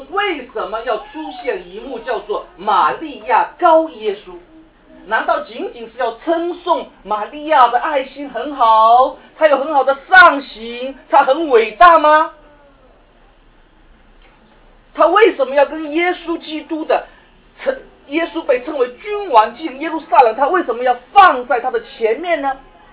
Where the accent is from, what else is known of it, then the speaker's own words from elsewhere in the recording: Zhejiang, China; 我现在我家住的地方和我老家的位置正好是两里路，也就是瓯海跟瑞安的边界交界处这么近